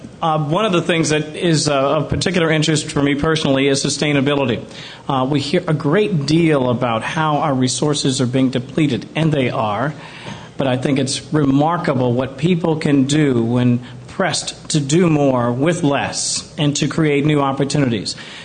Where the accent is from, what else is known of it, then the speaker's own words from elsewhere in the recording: Boulder, Colorado, United States; I am from Boulder, Colorado, and those of you who are familiar with the West, you probably know what a beautiful, crisp, clean, great city that is.